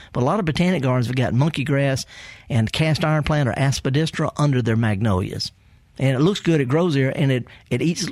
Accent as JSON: {"language": "English", "town": "Indianola", "region": "Mississippi", "country": "United States", "tie": "born or raised there", "said": "Do you know I'm from Indianola?"}